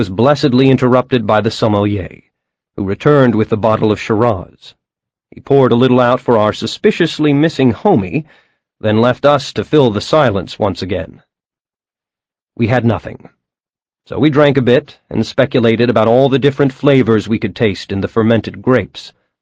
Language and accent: English; Ireland; I don't say that just because I'm Irish.